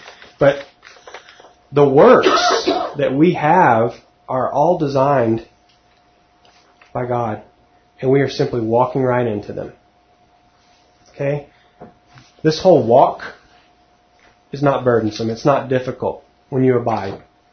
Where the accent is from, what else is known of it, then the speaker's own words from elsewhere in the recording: Texas, United States; I've never owned a pair of boots that had straps, but and I'm from Texas. And I haven't said y'all either.